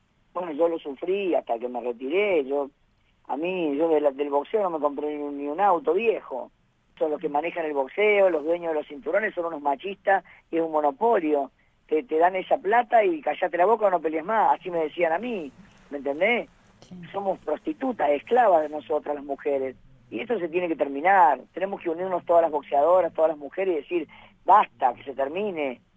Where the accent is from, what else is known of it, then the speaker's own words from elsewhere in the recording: El Carmen, Jujuy, Argentina; born there; Aguante el Carmen, Jujuy, que es donde yo nací, por supuesto.